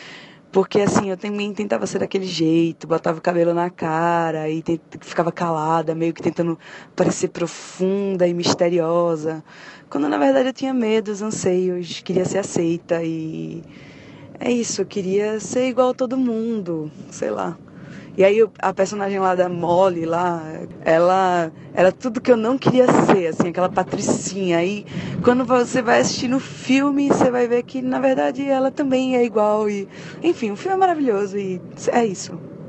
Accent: Recife, Pernambuco, Brazil; now in São Paulo, Brazil; eu sou de Recife, mas moro em São Paulo há 6 anos.

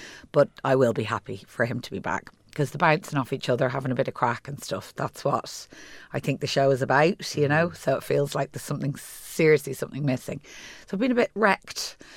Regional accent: Killincarrig, County Wicklow, Ireland; we used to travel on the bus in from Greystones. I grew up in Killincarrig. We used to travel on the bus into Dublin to the Latin Mass every week.

